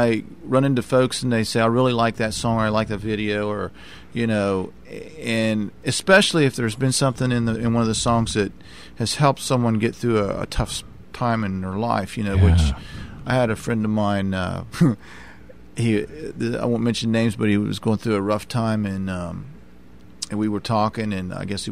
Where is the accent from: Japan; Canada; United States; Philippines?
United States; I tell folks that I'm from the Marietta-Parkersburg area